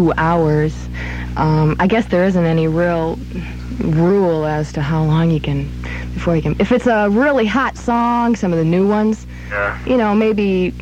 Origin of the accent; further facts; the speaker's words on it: Madison, Wisconsin, United States; No, originally I'm from Madison, Wisconsin.